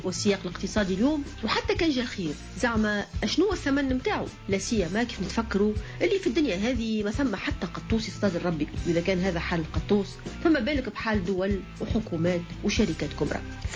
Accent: Tunisia; بما اني تونسية،

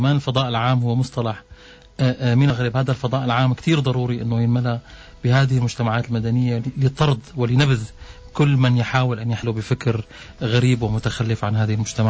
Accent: Syria; أنا كسوري بقولها وتحمل هذه المسؤولية

